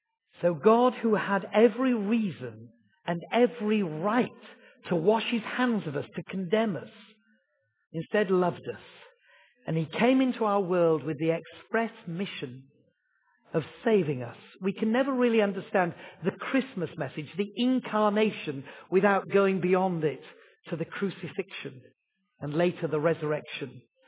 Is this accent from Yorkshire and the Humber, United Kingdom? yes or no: yes; Yorkshire and the Humber, United Kingdom; but I am from Yorkshire, and the card was £2.50.